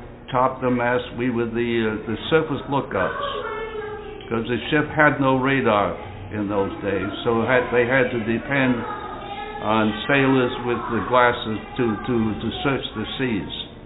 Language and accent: English; Pawtucket, Rhode Island, United States; I was born in Pawtucket, Rhode Island, and I was raised there until we went through high school.